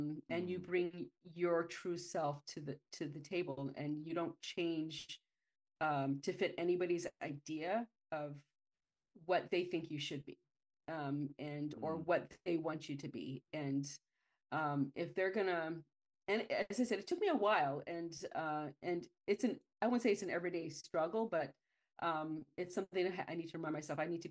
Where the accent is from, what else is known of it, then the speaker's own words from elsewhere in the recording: El Paso, Texas, United States; also born or lived in Austin, United States; I want to say it was probably when I transferred universities back to my hometown of El Paso.